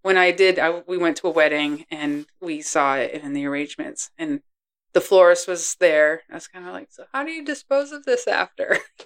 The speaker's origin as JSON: {"language": "English", "region": "Massachusetts", "country": "United States", "moved": "yes", "lives_now": "Georgia, United States", "said": "so for those of you that listen and don't know, I am originally from Massachusetts. Don't hold it against me. I'm in Georgia, and I've been here now for almost as long as I was up north."}